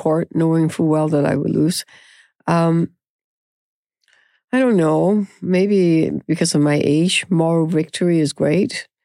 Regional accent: Canada; we are so Canadian.

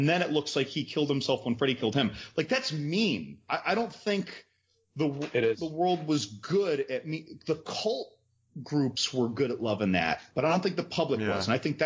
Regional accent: Northeast, United States; now in Florida, United States; I grew up in the Northeast. There were a lot of alleys. I know, like, down here in Florida, there aren't as many alleys

